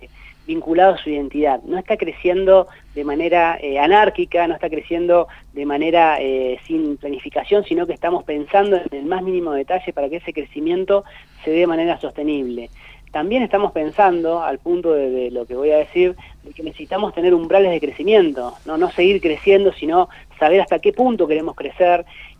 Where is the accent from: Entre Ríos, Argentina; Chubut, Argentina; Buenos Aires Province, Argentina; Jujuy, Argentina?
Chubut, Argentina; Trevelin; Somos de Trevelin, somos trevelinenses, estamos viendo el lugar más lindo del mundo.